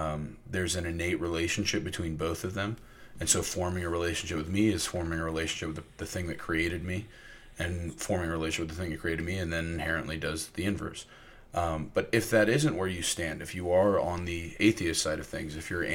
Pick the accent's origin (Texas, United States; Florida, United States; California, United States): Florida, United States; I came from Florida. I thought people knew how to drive.